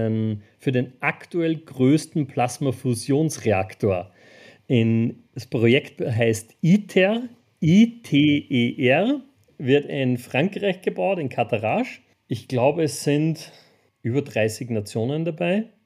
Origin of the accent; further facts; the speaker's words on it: Austria; moved away as an adult; also born or lived in Poland; now in Germany; Ursprünglich komme ich aus Österreich, bin auch dort geboren, aufgewachsen über Jahre, bin dann beruflich nach Polen gekommen, habe über, ich glaube, fast 7 Jahre in Polen, in Poznan gewohnt und bin aktuell lebe ich in Deutschland.